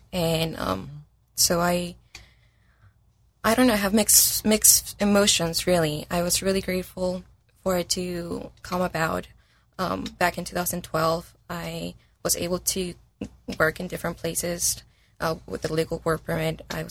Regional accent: Mexico; I'm from Mexico.

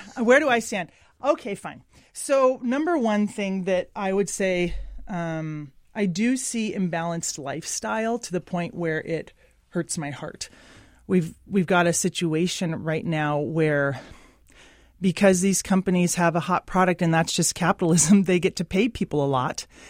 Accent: Olympia, Washington, United States; also born or lived in Aberdeen; now in Seattle, United States; I love Seattle. I've been here for 16 years, and I grew up in Olympia and Aberdeen. You know, I'm Northwest.

